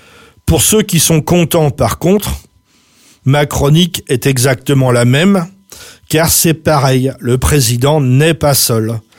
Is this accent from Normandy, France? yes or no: yes; Le Havre, Normandy, France; En plus, je viens du Havre et je voudrais surtout éviter toute confusion.